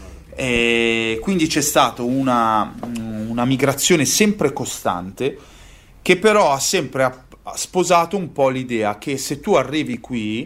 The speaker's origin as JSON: {"language": "Italian", "town": "Milan", "region": "Lombardy", "country": "Italy", "said": "se la gente mi chiede da dove vieni, io dico Quartogiaro. Non dico Milano. E c'è un motivo per cui non dico Milano."}